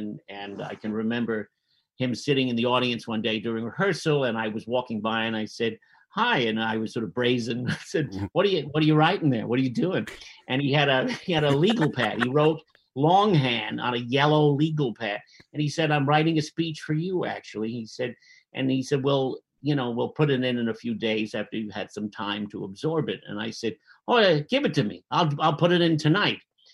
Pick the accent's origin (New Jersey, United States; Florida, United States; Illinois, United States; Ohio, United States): New Jersey, United States; Jersey City; even as an Irish Catholic kid in Jersey City, I seem to understand it.